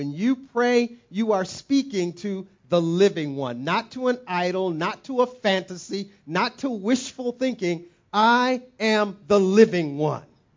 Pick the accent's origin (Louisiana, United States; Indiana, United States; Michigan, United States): Michigan, United States; Saginaw; If we're in Saginaw, I guess the way my hometown is Saginaw, Michigan, little Detroit, but worse. If we're back in my hometown, we would probably say something like this, man, it's a square biz, this happened.